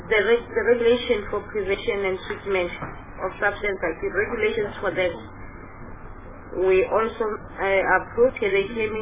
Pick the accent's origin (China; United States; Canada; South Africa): South Africa; Mpumalanga; because for instance, I come from Mpumalanga.